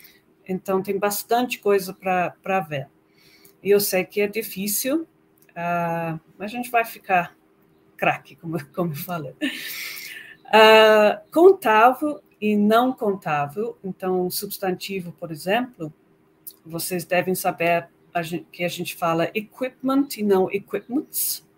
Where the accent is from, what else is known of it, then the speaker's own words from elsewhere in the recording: United Kingdom; Portuguese is a second language; Então, eu sou do Reino Unido, mas se fala inglês nos Estados Unidos, na Austrália, no Canadá, na Índia